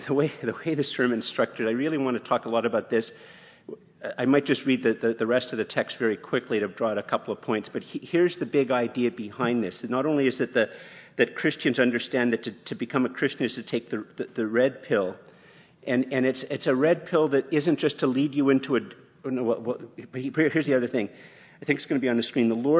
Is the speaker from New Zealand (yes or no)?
no; Canada; I'm very Canadian, eh? Yeah, I'm very Canadian.